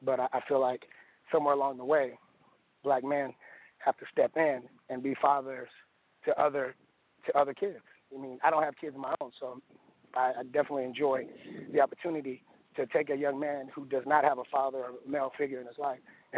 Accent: Seattle, Washington, United States; now in Atlanta, United States; So for me, you know, growing up in Seattle, moving to Atlanta, I came down here because being told that you're different than a lot of Blacks

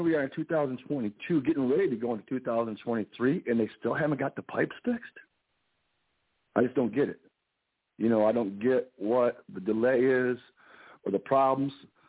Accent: Flint, Michigan, United States; now in Flushing, United States; I'm actually living in Flushing, Michigan now, which is still in Genesee County, but I grew up in Flint. My mom still lives at the house. I grew up in Flint. I'm in Flint a lot.

